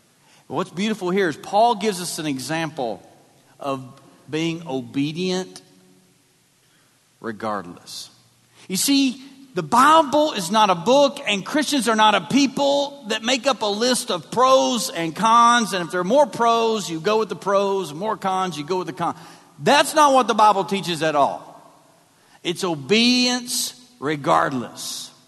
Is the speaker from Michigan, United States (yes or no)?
no; Kentucky, United States; I'm from Kentucky. Football means chips and dip to us.